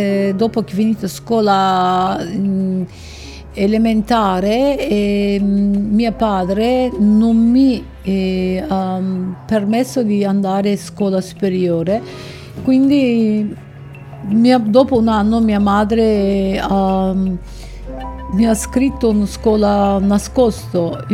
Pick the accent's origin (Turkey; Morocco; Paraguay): Turkey; Istanbul; Italian is a second language; Oggi Istanbul, il mio paese, Turchia, riesco a fare soltanto questo modo